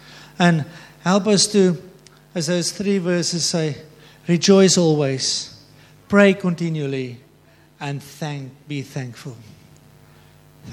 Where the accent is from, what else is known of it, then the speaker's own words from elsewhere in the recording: South Africa; And nobody will judge me for being a South African.